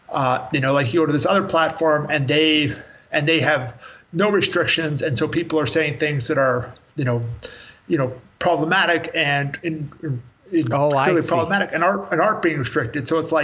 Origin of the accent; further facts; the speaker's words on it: Canada; like Canada's economy, because I'm Canadian originally, is socialist